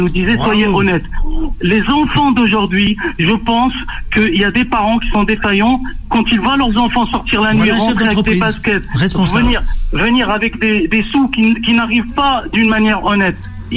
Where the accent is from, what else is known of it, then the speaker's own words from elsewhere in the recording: Bobigny, Île-de-France, France; now in Charenton-le-Pont, France; Moi j'ai grandi à Bobigny avant d'habiter à Charenton-le-Pont.